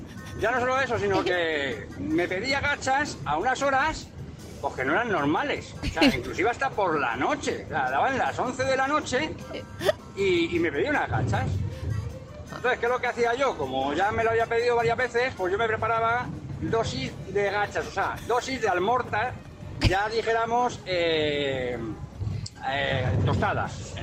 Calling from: Madrid, Community of Madrid, Spain; de Madrid.

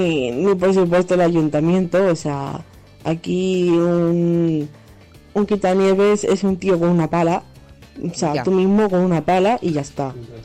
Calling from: El Espinar, Castile and León, Spain; Me quiero quejar de la Junta de Castilla y León. Porque cuando nevó aquí el miércoles, no había máquinas quitanieves.

